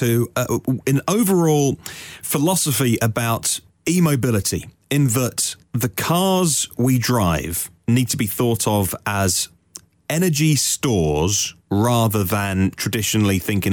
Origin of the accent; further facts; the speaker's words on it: England, United Kingdom; accent: English; I said I'd start by just apologising for getting your name massively wrong with my English accent.